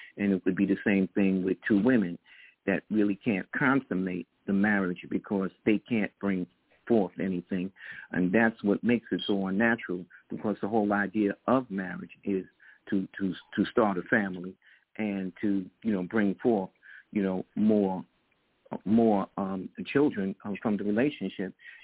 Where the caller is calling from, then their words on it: New York City, New York, United States; calling out of New York City.